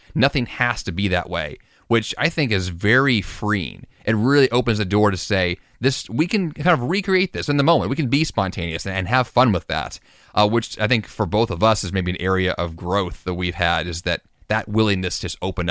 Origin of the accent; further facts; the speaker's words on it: Missouri, United States; we grew up with in Missouri back when we were kids